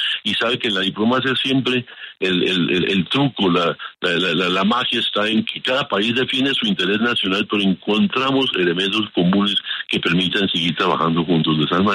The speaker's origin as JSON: {"language": "Spanish", "country": "Colombia", "said": "fue nuestro trabajo como colombianos"}